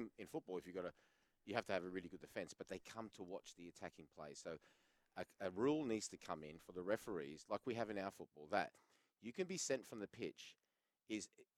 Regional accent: Australia; I'm Australian.

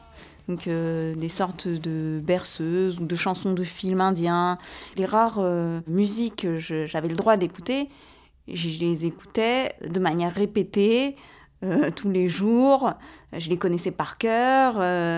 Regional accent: Aulnay-sous-Bois, Île-de-France, France; j'ai grandi à Aulnay-sous-Bois. Qu'à Aulnay-sous-Bois, les Sri Lankais, c'est vraiment la minorité de la minorité.

